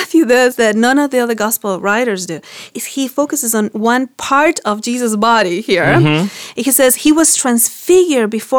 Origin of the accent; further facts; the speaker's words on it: Argentina; accent: Argentinian; English is a second language; Yes, in my Argentinian accent, I can't get the book out, so from now on, Mike is going to say.